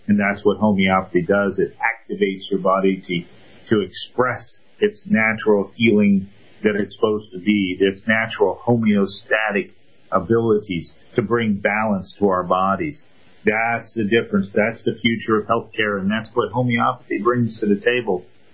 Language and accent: English; Great Lakes area, United States; I'm from the Great Lakes area originally.